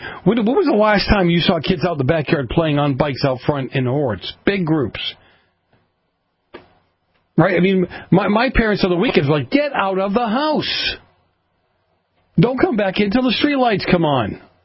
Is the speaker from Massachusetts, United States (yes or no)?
yes; Boston, Massachusetts, United States; I mean, I grew up in Boston.